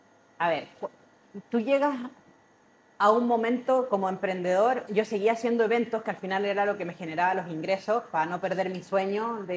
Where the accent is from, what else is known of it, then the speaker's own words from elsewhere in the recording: Chile; Llegué a su casa en Badalona y fui la primera chilena en hacer el máster con él.